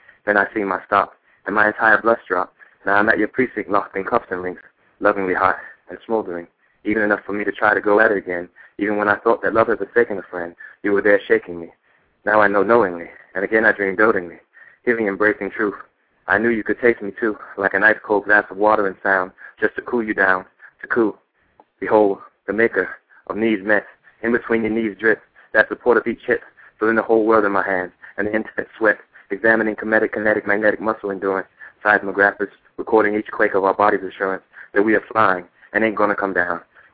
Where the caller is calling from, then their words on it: Atlanta, Georgia, United States; I'm calling from Atlanta.